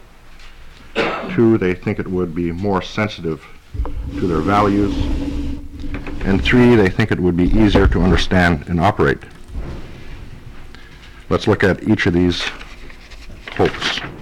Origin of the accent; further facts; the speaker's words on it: Alaska, United States; I'm the Senior Vice President of the Bristol Bay Native Corporation. And I grew up in this in the Bristol Bay region and have been active in Native affairs for the past 17 years.